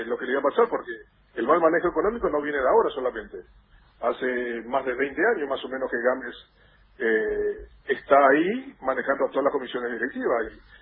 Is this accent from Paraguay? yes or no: yes; Paraguay; yo como paraguayo me siento orgulloso